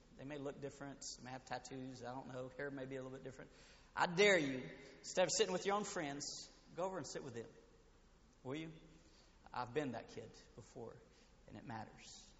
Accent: Brazil; English is a second language; I came from Brazil, so I'm a terrible speller of English.

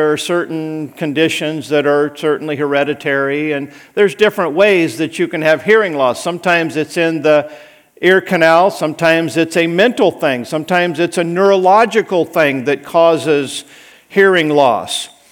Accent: Idaho, United States; I grew up in Idaho. Are you kidding?

